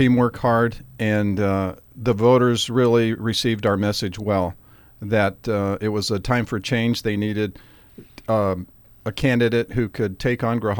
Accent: Arizona, United States; also born or lived in Nogales, Arizona; Well, I was born in Nogales, Arizona. I grew up on the Indian reservations. My family on both my mother and father's side is from Mexico.

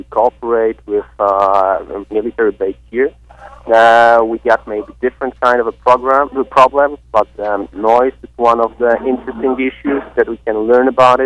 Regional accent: Kraków, Lesser Poland, Poland; I'm coming from Kraków, which is the south of Poland, probably one of the most interesting cities in our country.

